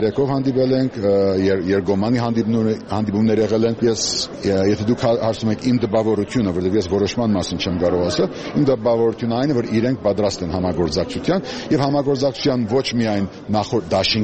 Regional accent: Armenia; Դրա համար ինձ համար որպես հայաստանցի արդեն հայաստանի քաղաքացի սա նորություն չէր։

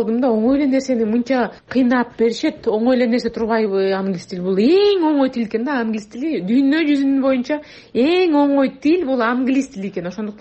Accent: Alabuka, Jalal-Abad Region, Kyrgyzstan; Алабыка айылында мен төрөлүп өскөм.

